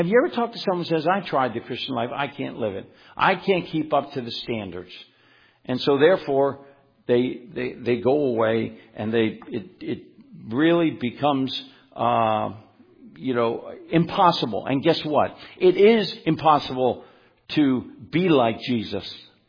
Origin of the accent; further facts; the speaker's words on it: Philadelphia, Pennsylvania, United States; When I grew up, and of course, remember, I'm from Philly, so I was all pro sports down there.